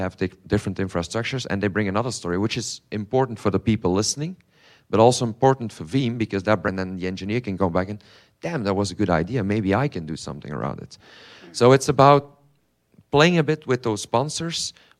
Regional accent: Belgium; English is a second language; I mean, I am from Belgium. That's my favorite place for having a user group.

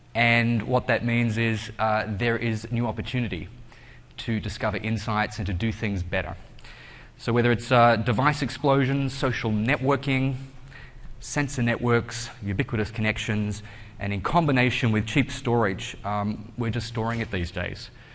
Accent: Melbourne, Victoria, Australia; I come from Melbourne, Australia, and I'm very happy to share this introduction

